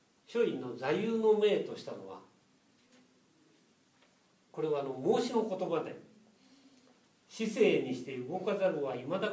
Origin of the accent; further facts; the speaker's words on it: Gunma, Japan; 私は群馬県出身なんですね。